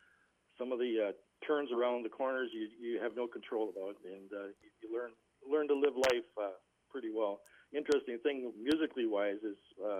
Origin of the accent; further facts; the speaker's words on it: St. Joseph, Minnesota, United States; Well, born and raised in St. Joe, Minnesota, just like you.